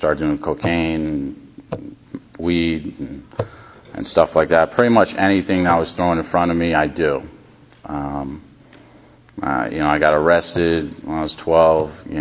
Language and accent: English; New Rochelle, New York, United States; now in Florida, United States; Basically, I grew up in New York, unlike most of the population in Florida. You know, I'm special. So, but yeah, I grew up in a small town called New Rochelle, New York. It's right outside the Bronx.